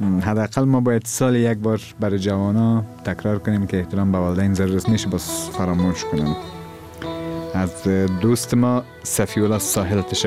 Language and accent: Persian; Afghanistan; همه ما افغان هستیم